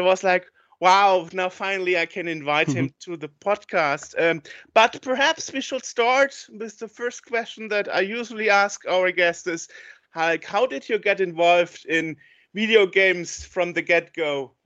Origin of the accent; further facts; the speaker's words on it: Germany; accent: German; So doesn't have a problem with my German accent for some reason.